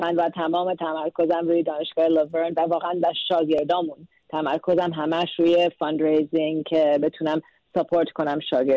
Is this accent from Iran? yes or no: no; Minneapolis, Minnesota, United States; ببینید من اینجا به دنیا آمدم. من توی مینیاپولیس به دنیا آمدم.